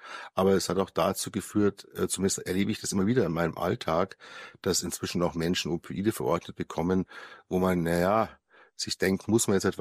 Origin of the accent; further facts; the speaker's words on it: Munich, Bavaria, Germany; Ich bin Facharzt für Psychiatrie und Psychotherapie. Wie man wahrscheinlich hört, bin ich Münchner. Habe auch hier in München studiert, Medizin studiert